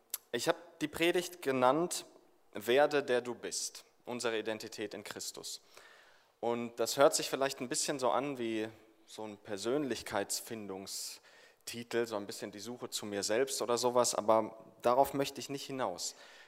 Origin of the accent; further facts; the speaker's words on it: Mannheim, Baden-Württemberg, Germany; Für alle, die es nicht wissen, ich komme aus Mannheim, aus dem Süden.